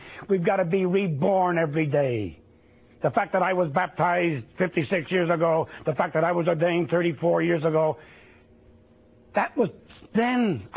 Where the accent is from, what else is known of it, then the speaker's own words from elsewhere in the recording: New York, United States; Never apologize for where you came from. I was raised in Hell's Kitchen, New York.